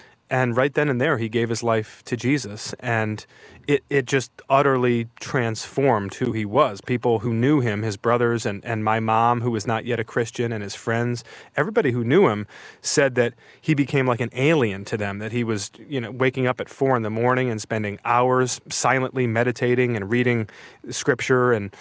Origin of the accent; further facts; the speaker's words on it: Michigan, United States; My hometown is at the intersection of two highways outside of Detroit.